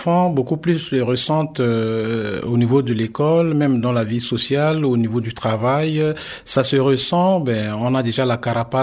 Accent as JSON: {"language": "French", "country": "Central African Republic", "said": "en tant que centrafricain, en tant que membre de la diaspora, nous demandons seulement aux autorités centrafricaines, par rapport à la crise qui secoue notre pays"}